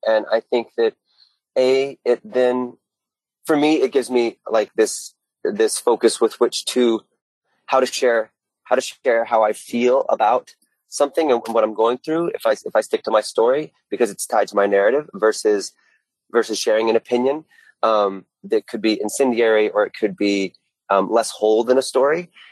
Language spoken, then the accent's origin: English; Georgia, United States; Well, I think that I grew up in the South. I grew up in Southeast Georgia